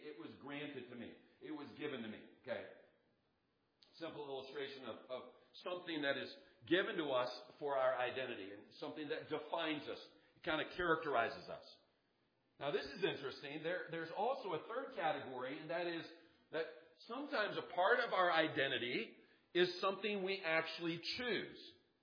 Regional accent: Kansas City, Missouri, United States; I'm from Kansas City, Missouri.

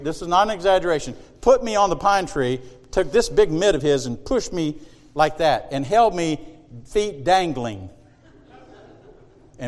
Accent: Marion, South Carolina, United States; I started and pastored a church in my hometown in Marion, South Carolina.

